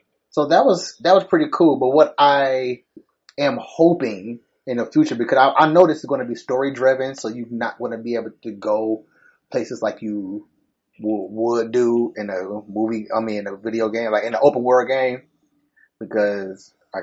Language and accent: English; Detroit, Michigan, United States; of course, I'm from Detroit and the actual city, Detroit, not you fakers.